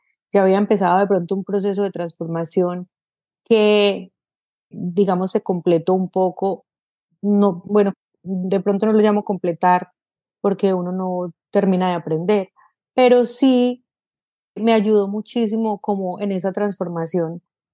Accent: Colombia; el blog se fue viral después de que salió en un periódico en Colombia, en mi país de origen, aunque estaba en ese momento viviendo en Estados Unidos.

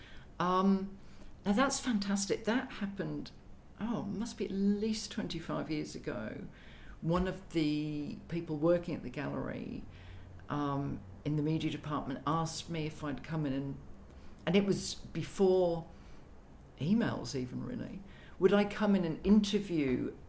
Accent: England, United Kingdom; growing up in England, I think I've got a real affinity for a lot of the English playwrights

